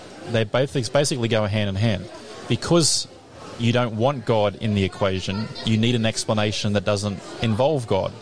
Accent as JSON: {"language": "English", "country": "Australia", "said": "So you're sitting here as an Australian in our secularness."}